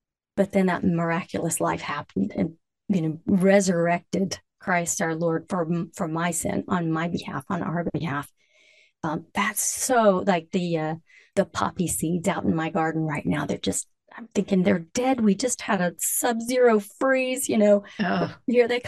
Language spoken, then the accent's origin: English; Alabama, United States; I grew up in Alabama, though my folks are Midwesterners, and there was a cotton field on one side and a cow pasture on the other.